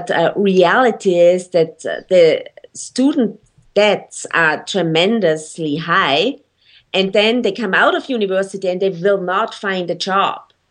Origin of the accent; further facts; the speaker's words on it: Austria; And when I look now back to my home country in Austria, that's quite interesting too.